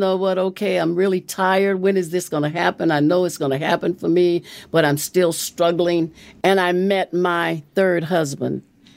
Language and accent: English; Los Angeles, California, United States; Because I was born and raised in Los Angeles.